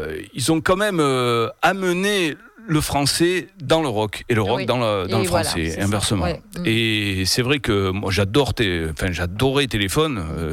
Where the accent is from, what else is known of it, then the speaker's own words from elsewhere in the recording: Avignon, Provence-Alpes-Côte d'Azur, France; born there; Je suis né à Avignon, oui.